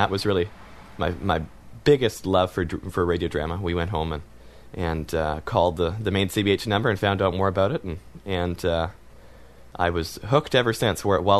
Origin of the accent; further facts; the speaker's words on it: Alberta, Canada; I'm from Canada, for people that don't know, Alberta.